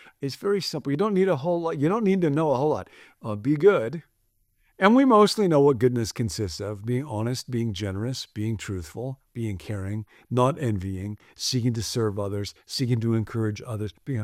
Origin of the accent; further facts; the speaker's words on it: Midwest, United States; moved away; When I grew up in the Midwest with my mom, there was a thing called spring cleaning.